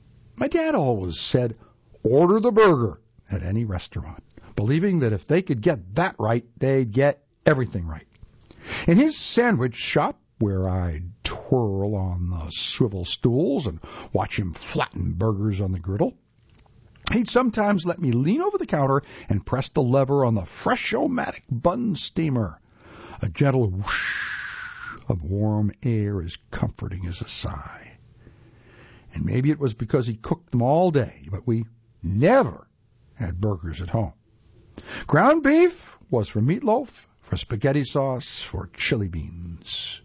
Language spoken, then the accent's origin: English; Asheboro, North Carolina, United States; My first one ever at 5 or 6 years old in Asheboro, of course, my hometown.